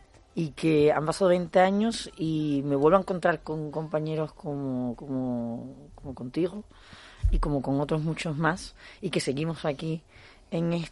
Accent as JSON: {"language": "Spanish", "country": "Spain", "said": "No digo que los españoles no lo seamos porque somos latinos al final."}